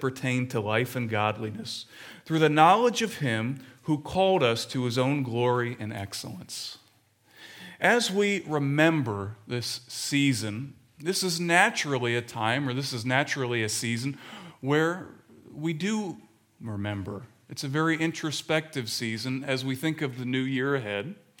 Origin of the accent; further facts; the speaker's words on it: Marietta, Ohio, United States; now in Delaware, United States; As I was driving home Tuesday night from my hometown in Marietta, Ohio